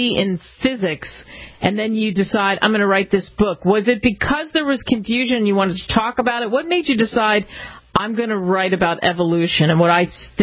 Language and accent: English; Cherry Hill, New Jersey, United States; and I grew up in Cherry Hill, New Jersey, over the bridge from Philly